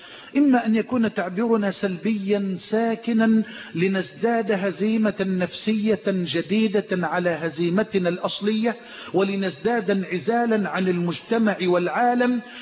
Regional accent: Egypt; بلدنا مصر

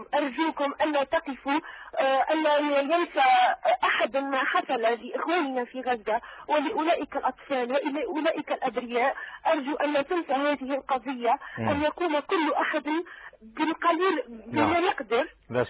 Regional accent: Tunisia; سيدي وأود أن أحييكم من تونس.

